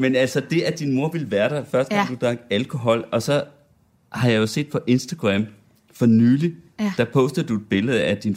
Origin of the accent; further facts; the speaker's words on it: Central Denmark Region, Denmark; jeg kommer fra Vestjylland, ikke?